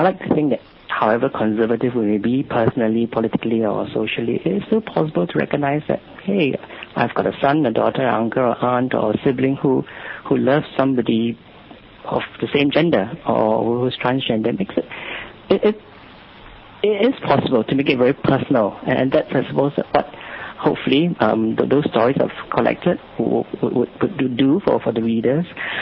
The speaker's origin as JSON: {"language": "English", "country": "Singapore", "said": "I'm from Singapore."}